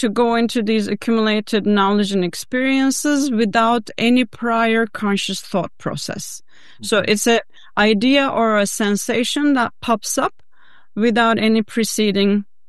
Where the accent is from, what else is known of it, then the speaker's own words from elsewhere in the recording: Turkey; English is a second language; growing up where I did in back home in my home country in Turkey, I was good in maths